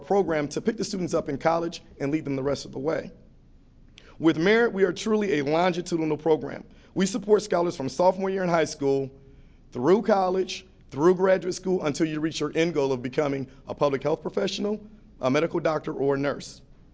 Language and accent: English; Detroit, Michigan, United States; As a youth growing up in Detroit, Michigan, I faced many of the challenges that many inner city children face today.